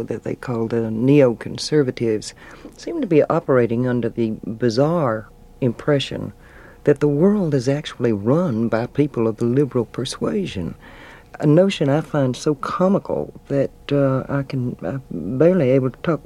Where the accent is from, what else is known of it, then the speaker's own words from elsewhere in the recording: the South, United States; I grew up in the South before the Civil Rights Movement, and it was an era when all grown-ups lied.